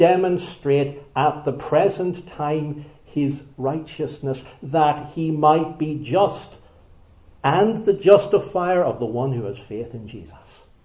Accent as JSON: {"language": "English", "country": "Ireland", "said": "in case you think I'm being particularly critical as an Irishman, we all want to be a little bit critical of the British."}